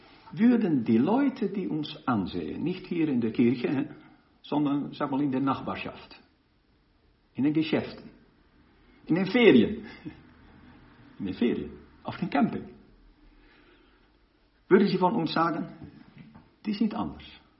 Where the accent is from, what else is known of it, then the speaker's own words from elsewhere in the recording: Rotterdam, South Holland, Netherlands; moved away as an adult; ich bin in Rotterdam geboren und habe dort bis 1976 gelebt, als ich für mein Studium nach Kampen zog, für die Theologie. Aber ab und zu bin ich da zurückgekommen. Und vor 4 Wochen bin ich wieder ins alte Hafenviertel zurückgekehrt.